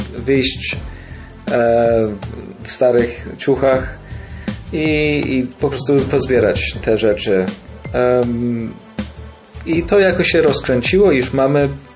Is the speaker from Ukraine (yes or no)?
no; London, United Kingdom; bo w Anglii i w Londynie specyficznie, skąd jestem